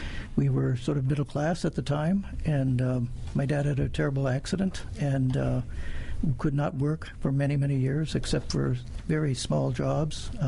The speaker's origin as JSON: {"language": "English", "town": "Erie", "region": "Pennsylvania", "country": "United States", "said": "Erie, Pennsylvania."}